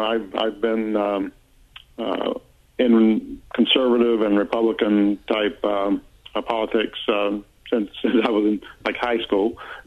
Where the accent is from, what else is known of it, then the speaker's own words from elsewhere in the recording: North Carolina, United States; I grew up in Western North Carolina. You can probably detect the accent.